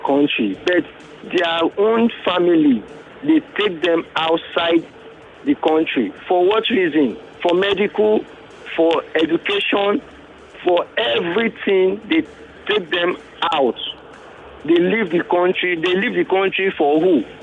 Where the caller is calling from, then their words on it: Lekki, Lagos, Nigeria; I'm calling from Lekki at the moment.